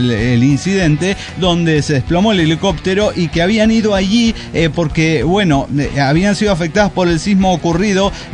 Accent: Santa Fe, Argentina; now in Córdoba, Argentina; no me hagan acento cordobés porque yo soy de Santa Fe, ya lo saben.

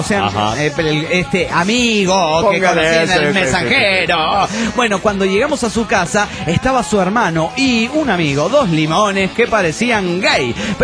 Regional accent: Mexico City, Mexico; del DF mexicano.

